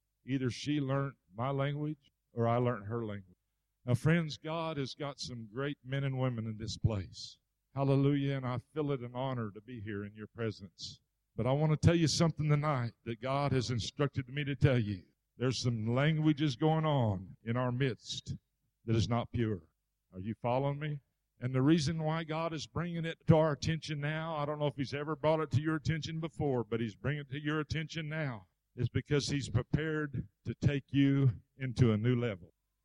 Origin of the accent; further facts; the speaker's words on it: Arizona, United States; She was from Oklahoma and I was from Arizona. She was raised in a different atmosphere than I was raised in. I had a mindset that was geared to the Western way of life